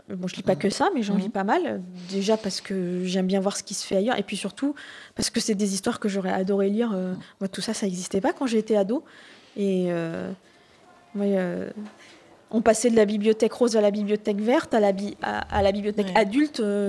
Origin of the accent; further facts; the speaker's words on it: Paris, Île-de-France, France; je suis parisienne et que j'ai un oncle qui vit dans le Var